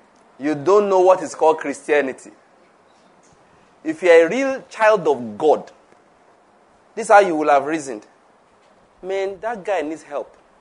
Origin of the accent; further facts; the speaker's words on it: Ondo, Nigeria; I never went on any holiday. I grew up in Ondo State.